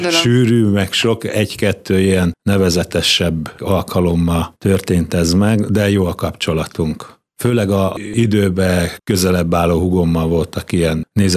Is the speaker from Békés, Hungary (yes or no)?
no; Kiskunhalas, Bács-Kiskun, Hungary; Kiskualason születtem, itt jártam általános iskolába, középiskolát is itt végeztem a Sziládi Áron gimnáziumba.